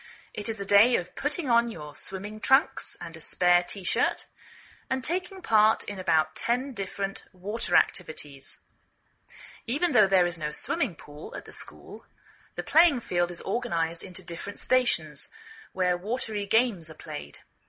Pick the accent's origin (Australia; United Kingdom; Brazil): United Kingdom; England; now in United States